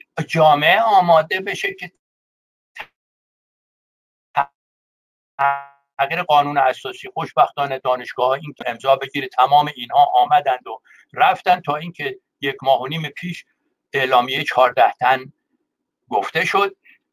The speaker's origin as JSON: {"language": "Persian", "country": "Iran", "lives_now": "United States", "said": "بنده به عنوان یک ایرانی آمریکایی"}